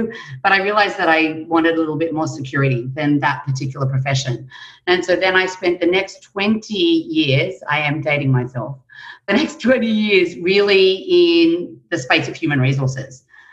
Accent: Australia; I'm Australian, I'm a citizen of the world

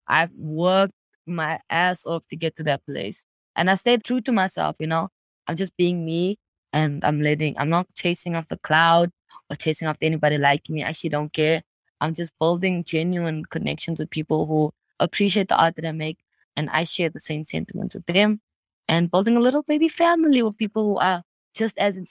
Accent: Johannesburg, Gauteng, South Africa; born or raised there

